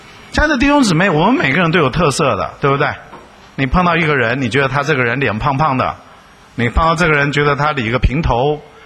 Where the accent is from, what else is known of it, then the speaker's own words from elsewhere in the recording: China; 我们都是生在中国长在中国的人